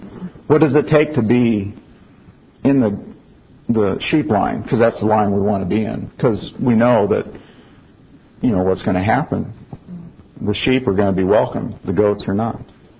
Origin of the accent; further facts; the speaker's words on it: Oregon, United States; I'm from Oregon originally, and there was a gentleman out there who had a following